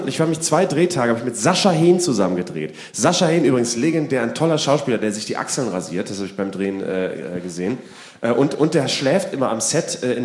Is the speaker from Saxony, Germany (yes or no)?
no; Vegesack, Bremen, Germany; Wir sind heute live im Gustav Heinemann Bürgerhaus in Fegesack, in meiner Heimat.